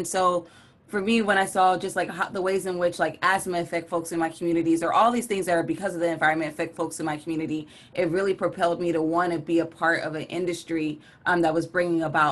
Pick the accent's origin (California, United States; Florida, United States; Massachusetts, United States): California, United States; Los Angeles; Like I'm from South Central Los Angeles. We don't have a lot of jobs here or a lot of opportunity.